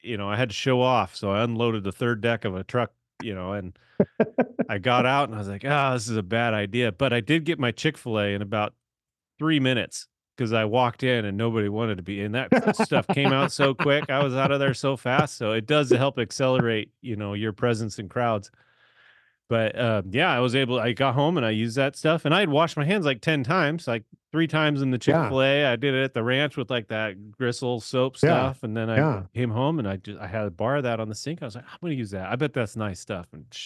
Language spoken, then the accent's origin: English; Ireland; because I sweat a lot and because I'm Irish.